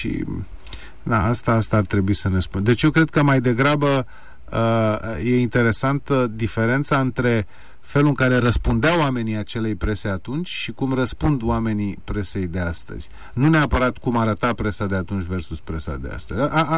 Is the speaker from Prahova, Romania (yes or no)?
yes; Ploiești, Prahova, Romania; eu făceam oarecum naveta ca student de la București la Ploiești, în orașul meu natal